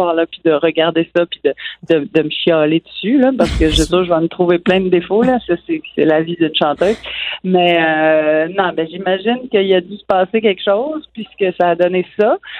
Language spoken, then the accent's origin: French; Saint-Damase, Quebec, Canada; autant à La Fascine que dans mon patelin natal à Saint-Damas où ma famille se réunissait aussi.